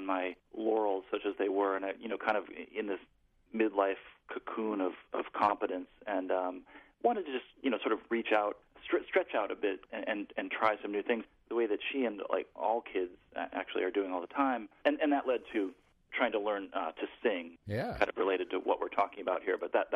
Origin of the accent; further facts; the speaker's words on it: Midwest, United States; You know, growing up in the Midwest, it's not the most surf-friendly area.